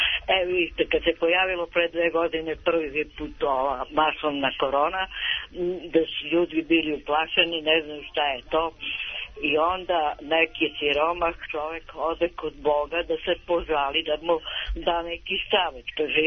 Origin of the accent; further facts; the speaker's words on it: Niš, Nišava District, Serbia; also born or lived in Belgrade / Sinj; Ne, ja sam rođena u Beogradu i živim od 57. u Nišu, otac je bio vojno lice i prekomanda je bila. Ja sam u tim prvim razredima sve beogradski pričala. E, posle si u Nišu okrenula si na niški.